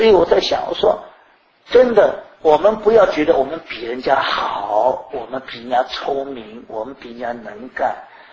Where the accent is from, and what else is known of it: China